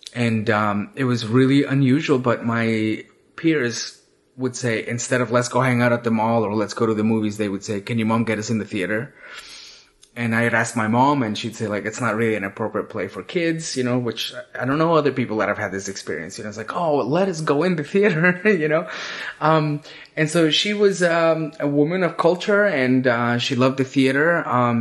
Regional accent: Guatemala City, Guatemala Department, Guatemala; now in United States; So I'm originally from Guatemala. I grew up in Guatemala City, and I moved to the US in 1990. That makes it 28 years.

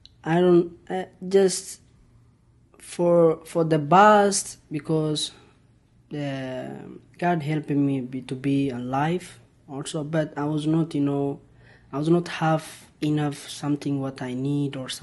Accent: Ethiopia; English is a second language; also born or lived in Thailand; now in United States; I'm from Ethiopia. I've been in the United States only now just 1 month. I come May 11.

